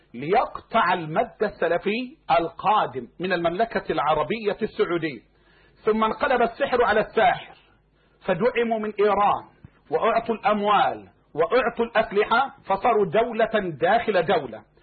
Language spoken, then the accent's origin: Arabic; Egypt; يعني أهل العلم عندنا في مصر على قولين